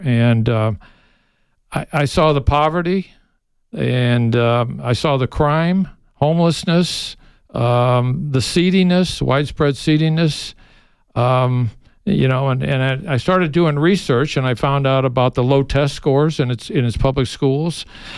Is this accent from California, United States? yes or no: no; St. Louis, Missouri, United States; also born or lived in San Antonio / Chicago / New York / Phoenix; now in Tucson, United States; I was born and raised in St. Louis. I lived in the barrio of San Antonio. I lived for 10 years in Chicago. I lived for another 10 years in Metro New York, also in Phoenix, Scottsdale, and for the last 7 years in Tucson.